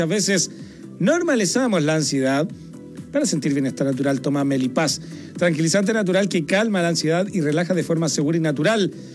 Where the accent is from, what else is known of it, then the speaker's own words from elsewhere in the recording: Chile; soy el peor chileno de la historia de la humanidad.